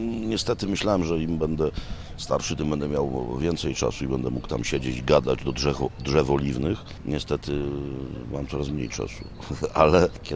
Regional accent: Kraków, Lesser Poland, Poland; jestem z Krakowa

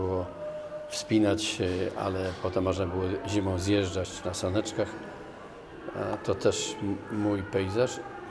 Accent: Silesian Voivodeship, Poland; ja się wychowałem na Śląsku. Moi koledzy mieszkali także w tych familokach.

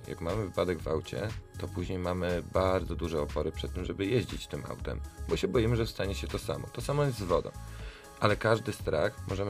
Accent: Opoczno, Łódź Voivodeship, Poland; bo pochodzę z małego miasta Opoczna i u nas troszkę później został wybudowany basen.

